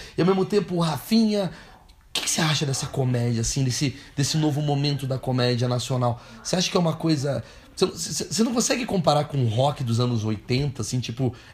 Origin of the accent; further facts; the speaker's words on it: Rio de Janeiro, Brazil; Cara, eu sou do Rio